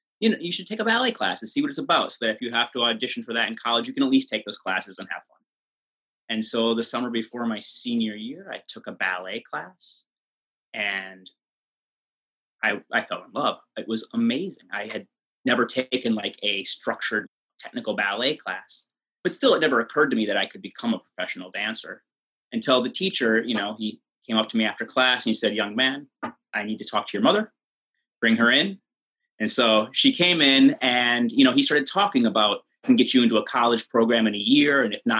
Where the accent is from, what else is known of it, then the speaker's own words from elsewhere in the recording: Green Bay, Wisconsin, United States; But I grew up in Green Bay where, I mean, it's a football town.